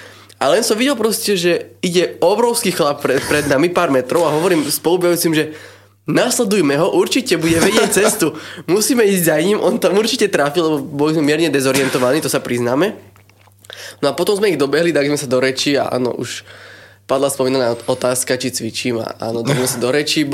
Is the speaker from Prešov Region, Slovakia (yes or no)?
yes; Levoča, Prešov Region, Slovakia; a pochádzam z Levoče, zo severovýchodu Slovenska.